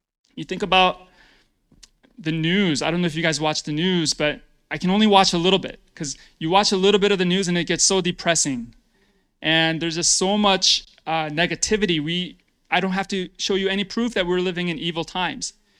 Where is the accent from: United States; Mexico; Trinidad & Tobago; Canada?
United States; As an American, I can tell you that the U.S. government has failed many of our allies.